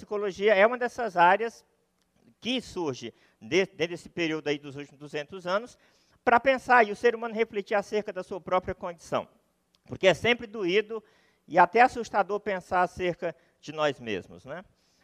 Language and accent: Portuguese; Tocantins, Brazil; now in Rio de Janeiro, Brazil; eu vim do Rio, onde eu moro, embora seja bem daqui de perto, do Tocantins, onde eu cresci, mas moro mais tempo no Rio do que eu gostaria, né?